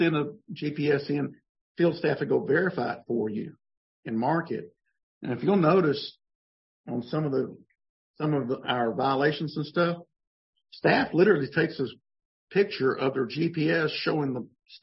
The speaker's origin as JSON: {"language": "English", "region": "Texas", "country": "United States", "said": "I come from Montague County, and we're a little backwards up there."}